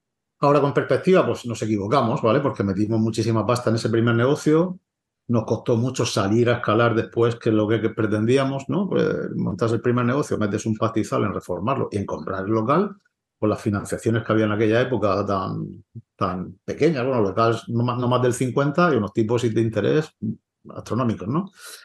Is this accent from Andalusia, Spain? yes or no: no; Murcia, Region of Murcia, Spain; nosotros somos de Murcia